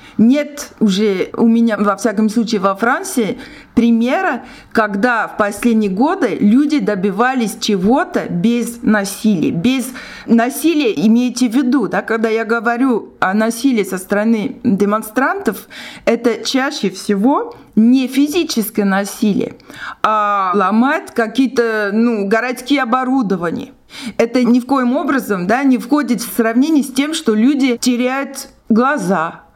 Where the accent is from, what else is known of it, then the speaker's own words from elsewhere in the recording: Russia; я приезжаю из России, знаю, что в России там авторитаризм